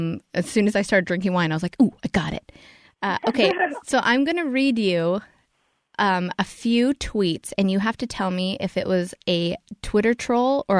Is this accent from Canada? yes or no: yes; Canada; Talking about me being Canadian.